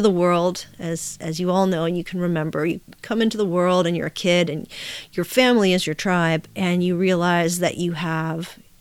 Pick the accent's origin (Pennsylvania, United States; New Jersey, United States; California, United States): Pennsylvania, United States; Pittsburgh; I grew up in Pittsburgh, and I really do like the Steelers